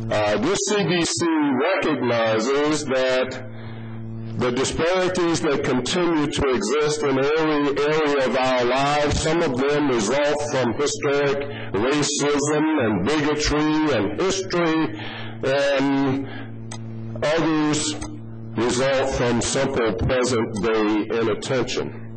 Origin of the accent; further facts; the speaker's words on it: the South, United States; I'm from the South. Where I come from, bigotry means race.